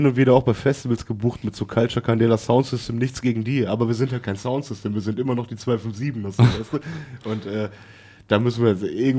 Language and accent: German; Essen, North Rhine-Westphalia, Germany; Und wir kommen ja aus Essen